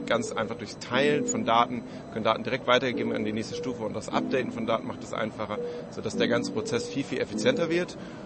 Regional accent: Berlin, Germany; ich komme aus Berlin, aus Deutschland, wo wir auch sitzen

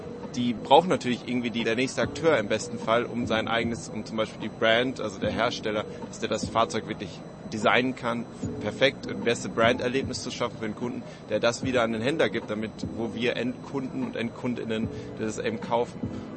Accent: Berlin, Germany; ich komme aus Berlin, aus Deutschland, wo wir auch sitzen

